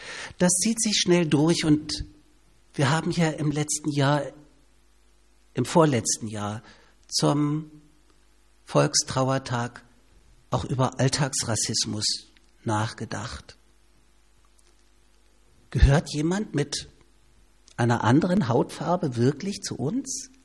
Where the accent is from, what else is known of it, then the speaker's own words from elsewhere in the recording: East Germany, Germany; born there; erlebe ich es nach wie vor als geborener Ossi, dass ich, wenn es rauskommt, immer ein bisschen weniger wert bin als jemand, der im Westen geboren wurde.